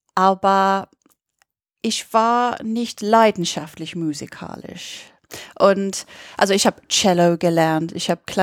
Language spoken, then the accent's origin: German; United Kingdom; So, ich bin Britin, ich bin 39 und ich lebe zwei Parallelleben.